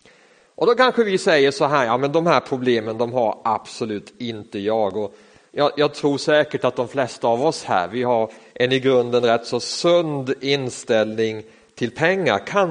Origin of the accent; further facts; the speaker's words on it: Sweden; Och det är inte bara aktiemarknaden som vi svenskar bevakar som aldrig förr.